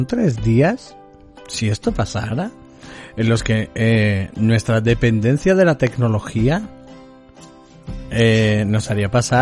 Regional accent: Spain; nosotros como españoles también tenemos que sentirlo

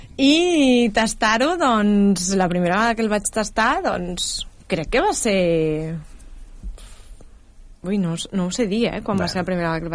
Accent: Barcelona, Catalonia, Spain; De Barcelona, soc nascuda a Barcelona i visc a Barcelona.

